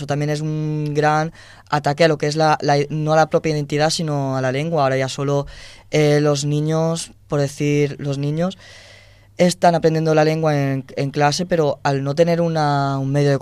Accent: Villajoyosa, Valencian Community, Spain; yo vengo de Villajoyosa, tuve un cuatripartito ya en su momento

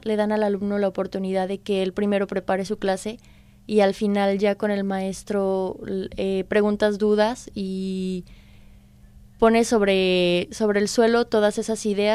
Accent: Aguascalientes, Mexico; now in Spain; Yo soy de Aguascalientes, está situada al centro de México. Es una zona céntrica que se encuentra como punto de referencia a 6 horas de la Ciudad de México.

